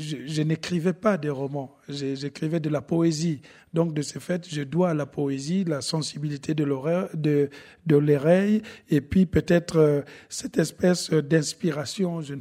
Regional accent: Republic of the Congo; Il faut vraiment aller la creuser plutôt dans mon enfance, dans mon pays natal, le Congo-Brazzaville.

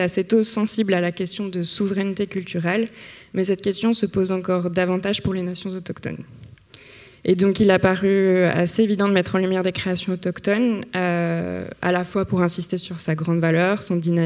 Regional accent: Quebec, Canada; Et moi, je suis québécoise et j'ai souvent entendu parler de survivance culturelle par rapport au Québec

